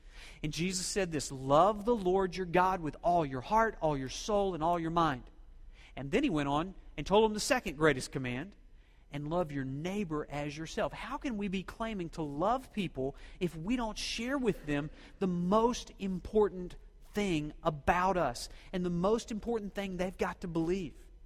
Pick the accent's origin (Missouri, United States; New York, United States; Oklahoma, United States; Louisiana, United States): Oklahoma, United States; we grew up in Oklahoma. We're hicks. Rednecks. We have about a 10-mile geographical radius, and we relate to those people.